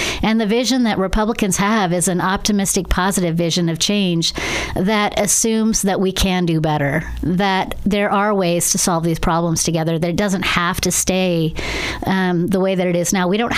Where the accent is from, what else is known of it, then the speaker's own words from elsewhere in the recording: Oregon, United States; Oregon is a state that is extraordinary. It's my home state. I love it here.